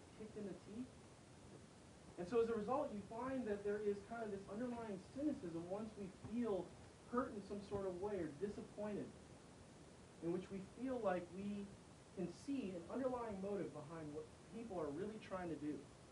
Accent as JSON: {"language": "English", "town": "Chicago", "region": "Illinois", "country": "United States", "tie": "born or raised there", "said": "I remember growing up in Chicago, my first experience with The Onion was picking up this newspaper on the subway."}